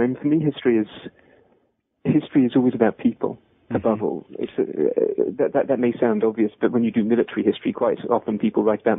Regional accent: London, United Kingdom; And I come from London.

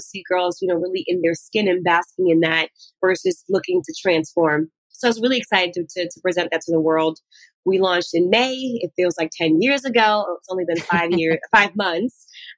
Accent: New York City, New York, United States; you know, it's Harlem, it's the 90s, you know … is blasting downstairs.

